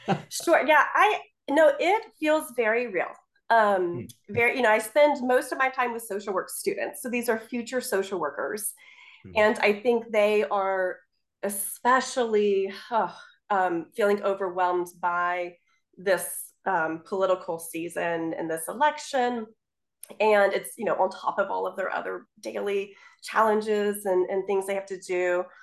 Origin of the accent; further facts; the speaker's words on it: Florida, United States; Yeah, I grew up in Florida in the Panhandle. And again, other than my brief time in New York, I've always lived in the South